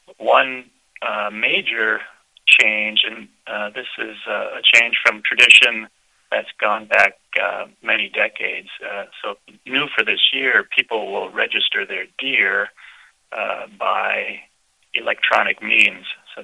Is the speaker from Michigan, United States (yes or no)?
no; Racine, Wisconsin, United States; I grew up in Racine, Wisconsin, and deer, when I was a kid, really weren't that common.